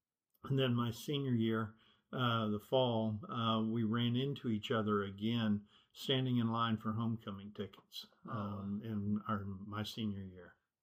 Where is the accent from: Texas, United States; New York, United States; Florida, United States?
Texas, United States; Houston; also born or lived in Oklahoma City / Ponca City / Lubbock; I was born in Houston and spent most of my early childhood in Oklahoma, Oklahoma City and Ponca City, then moved back to Houston for high school